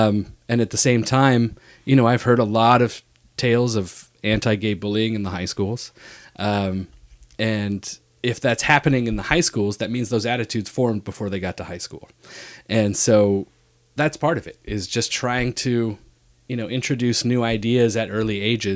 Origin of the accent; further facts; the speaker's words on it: California, United States; And one of the things growing up in California, people sort of see themselves, talk about a group of sort of leftists that think they've done the work.